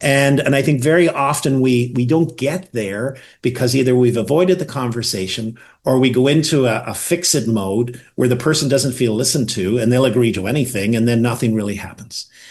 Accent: Northern Ireland, United Kingdom; I grew up in Northern Ireland, and I worked in England.

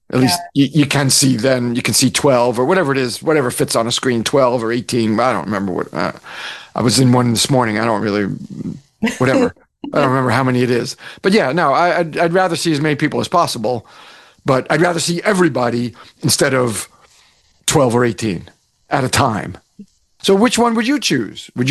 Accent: New Jersey, United States; Being back in my home state, New Jersey, was very special, helping all those nonprofits in the state where I grew up.

